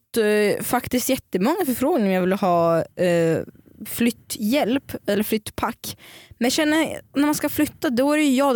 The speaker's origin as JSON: {"language": "Swedish", "country": "Russia", "second_language": "Swedish", "said": "Bara för att jag är ryss."}